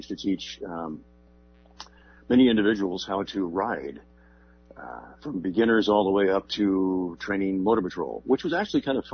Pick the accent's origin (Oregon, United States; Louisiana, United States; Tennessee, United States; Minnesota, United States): Oregon, United States; Born and raised in Oregon. They didn't plant me very deep, so I did matriculate out of here.